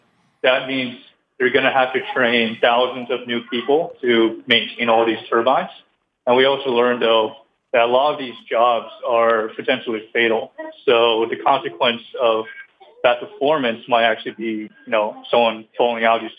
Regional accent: Boston, Massachusetts, United States; Yeah, so I'm actually originally from Boston

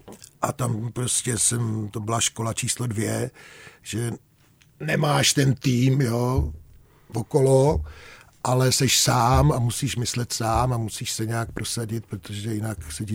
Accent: Prague, Czechia; protože jsem byl z Prahy

